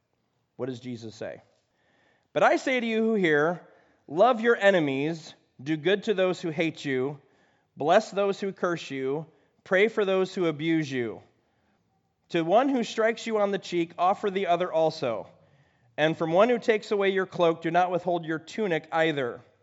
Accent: United States; I'm an American. Okay, great. What are you doing? Grew up in the church.

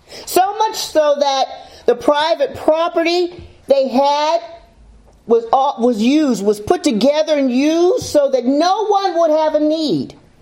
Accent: Greensburg, Pennsylvania, United States; I grew up in Antioch Baptist Church in Greensburg, Pennsylvania.

